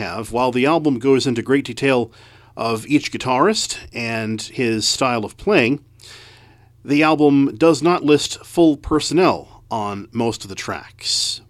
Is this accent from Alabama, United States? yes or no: no; Corning, New York, United States; growing up in the Corning, Elmira area of upstate New York.